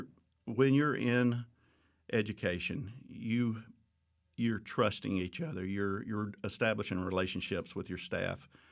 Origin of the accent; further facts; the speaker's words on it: Bonham, Texas, United States; I'm from Bonham, Texas, Northeast Texas, and came to Baylor